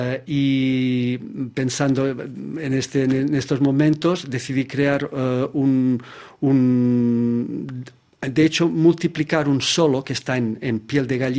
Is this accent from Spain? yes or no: yes; Olot, Catalonia, Spain; cuando actuamos en Olot, en mi pueblo